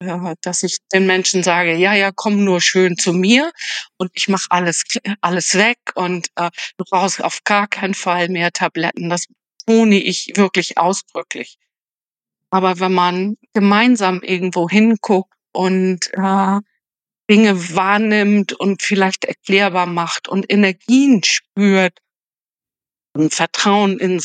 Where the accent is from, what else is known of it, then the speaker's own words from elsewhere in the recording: Northern Germany, Germany; born there; 57 Jahre alt. Ich wohne südlich von Darmstadt. Und wie man vielleicht so ein ganz klein bisschen vom Dialekt hört, bin ich ein gebürtiges Nordlicht.